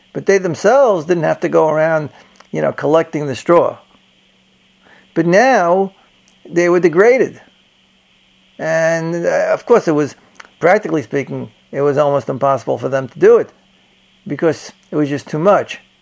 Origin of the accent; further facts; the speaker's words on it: United States; So that gives you a certain sense I'm an American.